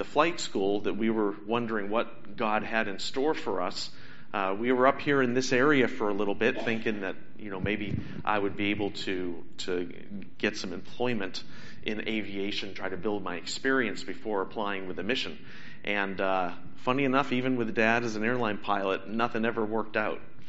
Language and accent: English; Kingston, Massachusetts, United States; Wendy grew up in Marshfield. I grew up in Kingston.